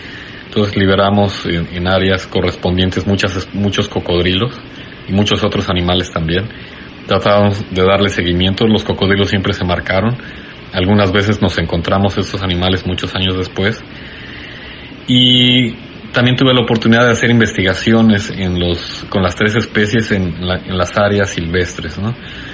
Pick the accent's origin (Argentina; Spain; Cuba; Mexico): Mexico; moved away as an adult; Vine desde México a trabajar aquí, entonces quiero desenvolverme, ¿no?